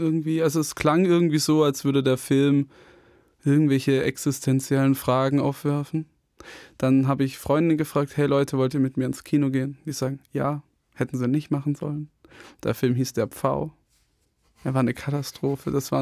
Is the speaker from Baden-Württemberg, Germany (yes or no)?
yes; Metzingen, Baden-Württemberg, Germany; ich komme aus Metzingen.